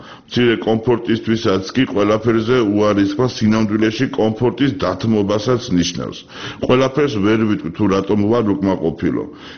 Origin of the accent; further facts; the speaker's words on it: Tbilisi, Georgia; მე ძალიან მიყვარს ჩემი ქალაქი, დედამიწაზე ყველაზე ძვირფასი ადგილია. ჩემი ბავშვობის უბნები სოლოლაკი და ვერა განსაკუთრებით მიყვარს